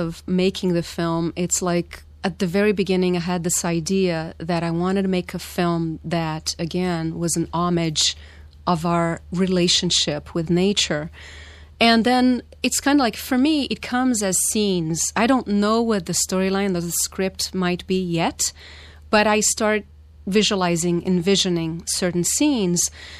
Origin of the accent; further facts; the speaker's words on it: Brazil; Growing up in Brazil and just completely falling in love with nature